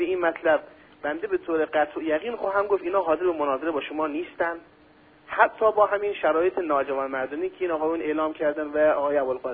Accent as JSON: {"language": "Persian", "town": "Mashhad", "region": "Razavi Khorasan", "country": "Iran", "said": "ما مشهد یا کیان یک به قول معروف غذای نزدی مختص خود شهر خودمون داریم به نام شله."}